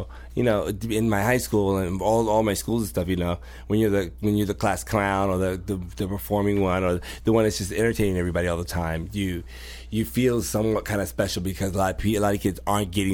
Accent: Virginia, United States; because I'm like a Virginia country girl. I was from Herrera County.

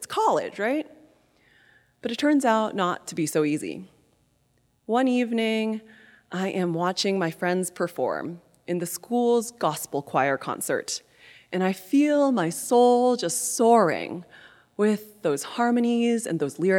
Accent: Iowa City, Iowa, United States; I'm crouched in right field during t-ball practice in my hometown of Iowa City, Iowa.

